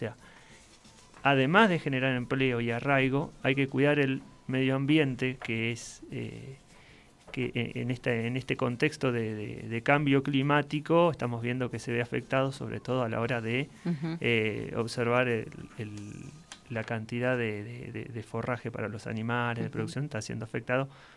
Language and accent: Spanish; Buenos Aires, Argentina; now in Zapala, Argentina; yo vengo de la provincia de Buenos Aires, de una realidad distinta